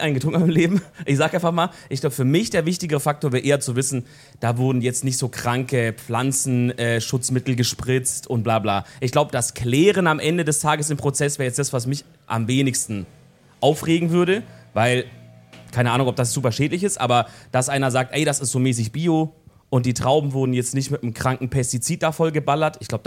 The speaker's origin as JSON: {"language": "German", "region": "Baden-Württemberg", "country": "Germany", "said": "wo ich herkomme eigentlich, aus der Nähe von Stuttgart"}